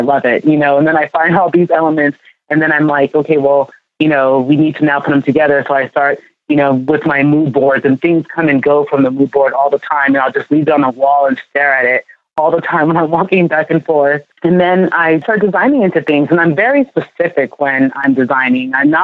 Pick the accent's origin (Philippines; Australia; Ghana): Ghana; now in United States; You know, I am from Ghana, but I feel like because I moved here to the U.S. and I live in this like melting pot